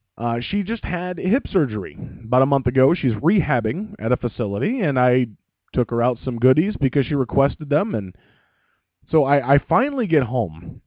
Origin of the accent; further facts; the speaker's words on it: Omaha, Nebraska, United States; on their way to my hometown of Omaha, Nebraska.